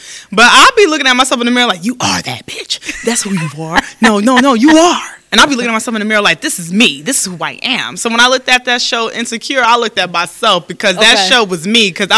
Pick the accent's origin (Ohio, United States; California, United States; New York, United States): New York, United States; Brooklyn; Mm-hmm. Williamsburg, and Cooper's Projects.